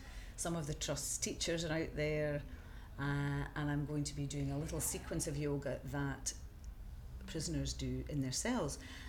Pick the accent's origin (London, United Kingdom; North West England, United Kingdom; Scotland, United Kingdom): Scotland, United Kingdom; Dundee; I was born on the 24th of September 1952 and I'm from Dundee in Scotland.